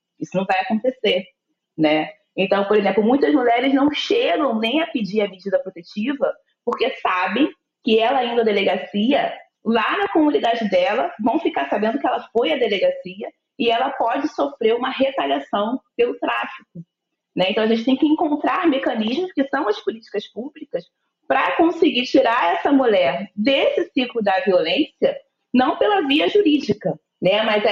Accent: Rio de Janeiro, Brazil; Eu estava aqui refletindo porque eu sou do Rio, e aqui o número de feminicídio aumentou, né?

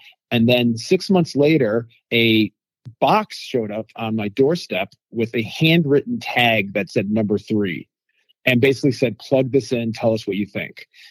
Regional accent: United States; Growing up in America, there's Chinese American food, and that's all we thought was Chinese food.

